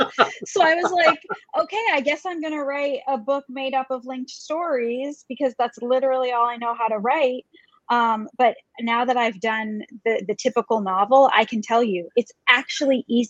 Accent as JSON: {"language": "English", "town": "Brunswick", "region": "Maine", "country": "United States", "tie": "born or raised there", "said": "I'm from Brunswick, Maine, which is not the most rural place. Bowdoin College is there, which some people know, but we definitely live sort of out in the boony part of Brunswick."}